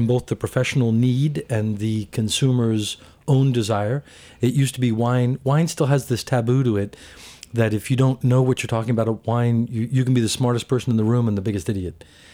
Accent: Long Island, New York, United States; also born or lived in San Francisco, United States / Paris, France; now in New York, United States; I moved back to New York in 96 from Paris. Back to New York. I used to live in San Francisco. I grew up in Long Island.

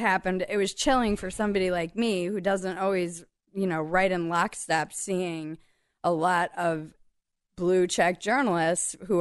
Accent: East Coast, United States; born there; So I was born on the East Coast. I moved every year and a half.

